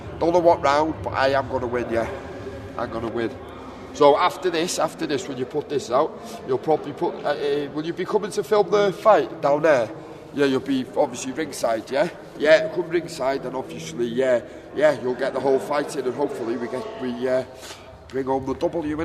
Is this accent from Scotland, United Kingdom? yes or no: no; Wales, United Kingdom; I'm from North Wales, mate, yeah, North Wales.